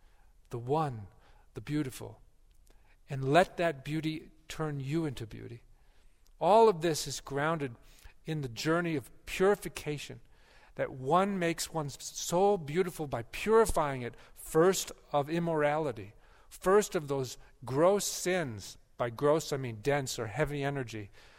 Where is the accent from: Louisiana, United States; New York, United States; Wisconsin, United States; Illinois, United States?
Wisconsin, United States; now in Texas, United States; When I moved to Texas from Wisconsin, I realized that people wore flip-flops in Texas as a matter of surviving the heat.